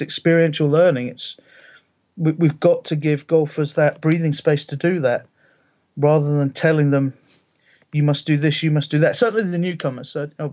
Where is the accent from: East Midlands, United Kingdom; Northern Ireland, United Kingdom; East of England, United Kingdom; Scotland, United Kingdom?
Scotland, United Kingdom; Ayr; also born or lived in Dundee; So I was brought up in Scotland, born in Dundee, and then moved to Ayr. So I was on both coasts of Scotland.